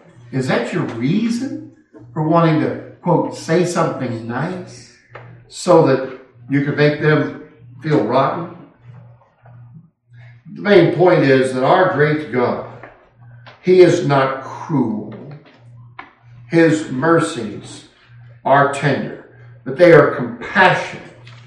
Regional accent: California, United States; born or raised there

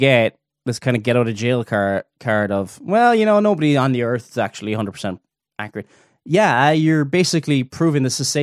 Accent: Ireland; I'm from the Republic of Ireland

